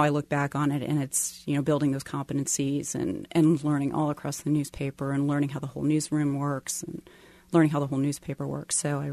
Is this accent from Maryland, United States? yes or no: yes; Maryland, United States; now in Kansas City, United States; Sure. I grew up in Maryland and I got an internship at the Virginian Pilot